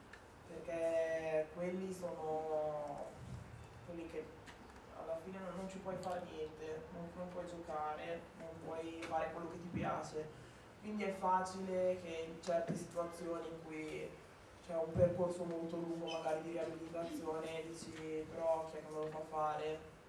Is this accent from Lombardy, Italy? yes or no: yes; Milan, Lombardy, Italy; io sono di Milano